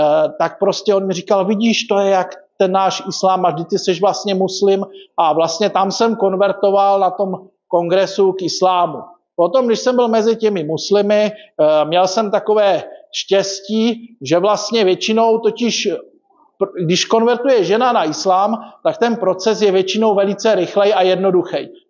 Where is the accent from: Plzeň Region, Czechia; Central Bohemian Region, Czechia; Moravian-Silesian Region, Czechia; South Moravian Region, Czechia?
Moravian-Silesian Region, Czechia; Frýdlant nad Ostravicí; já jsem se narodil v Beskydech, nejsem teda přímo z Frýdku místku, jsem od Frýdlantu nad Ostravicí, což je ještě kousek za Frýdkem místkem.